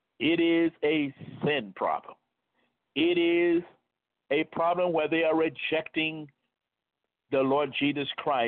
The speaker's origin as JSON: {"language": "English", "country": "United States", "said": "in particular because I'm in America, I'm an American, you're in America"}